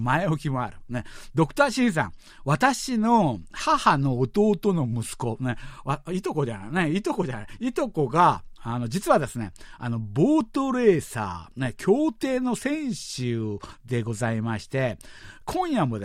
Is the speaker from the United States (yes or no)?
no; Seoul, South Korea; Japanese is a second language; 私みたいに、あの、ソウルで、あの、生まれ育ったやつはですね、ソウルの昔住んでた町をですね、あの私の場合はあのチョンノなんですけれども、